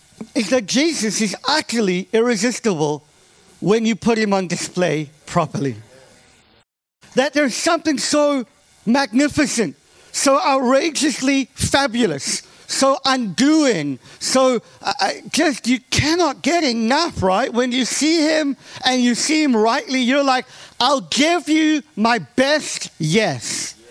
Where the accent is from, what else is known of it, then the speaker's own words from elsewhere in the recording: South Africa; also born or lived in England; I grew up in South Africa. We lived in England for a long while.